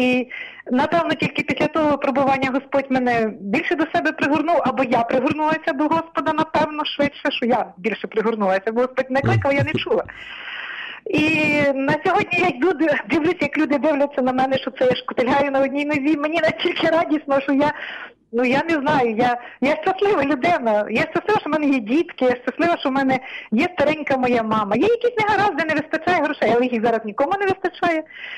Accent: Khmelnytskyi, Khmelnytskyi Oblast, Ukraine; із Хмельницького.

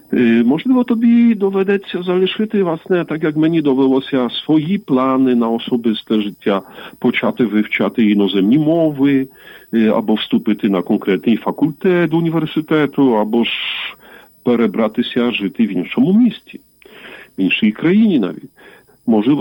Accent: Kielce, Świętokrzyskie Voivodeship, Poland; там в Кільцах, в моєму рідному місті

